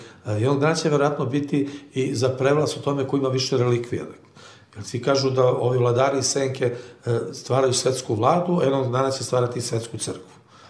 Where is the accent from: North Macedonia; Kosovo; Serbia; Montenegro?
Montenegro; A ja sam Crnogorac, ili tačnije da se odmah odredim Srbin iz Crne Gore